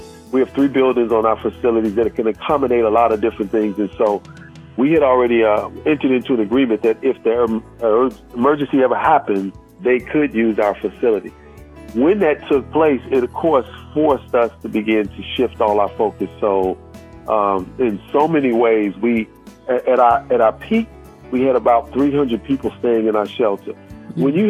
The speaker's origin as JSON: {"language": "English", "town": "Chicago", "region": "Illinois", "country": "United States", "said": "Even though it's a major metropolitan, I'm from Chicago. It's not like Chicago's transit system."}